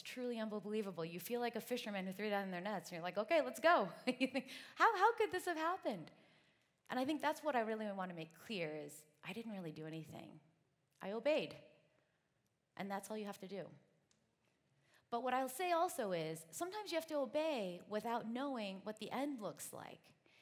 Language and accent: English; United States; born there; I was born in the States, but I've got some Chinese parents, and so I feel like I'm a little bit between those two worlds.